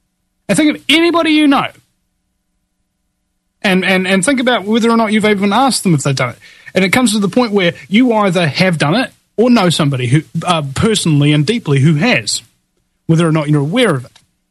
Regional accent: New Zealand; it's weird being a New Zealander talking primarily with Americans.

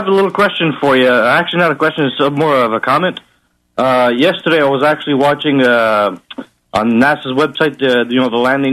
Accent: Quebec, Canada; also born or lived in United States; I'm actually from Quebec, and I do not like hockey.

